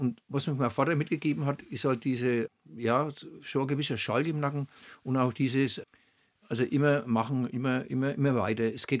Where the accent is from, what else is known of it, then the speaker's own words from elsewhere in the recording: Oberschwabach, Bavaria, Germany; born there; Ich wurde in Oberschwabach geboren, auf dem Kanapee, um 7:30.